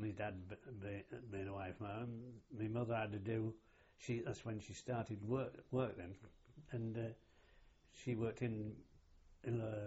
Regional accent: Northampton, East Midlands, United Kingdom; born there; I was born in Northampton on the 5th of the 1st, 33.

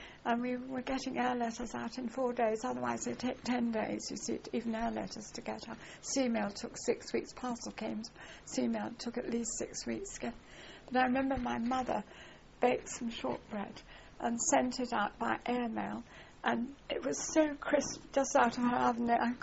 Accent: South East England, United Kingdom; well, I come from Sussex

